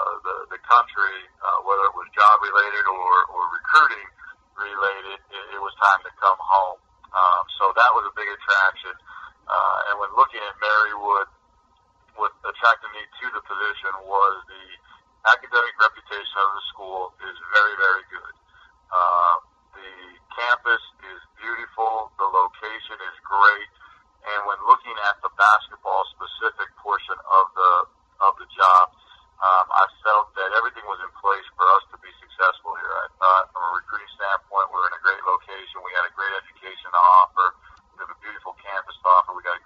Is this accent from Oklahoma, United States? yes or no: no; Hazleton, Pennsylvania, United States; Well, originally, my wife and I are originally from this area. We're both from Hazleton, Pennsylvania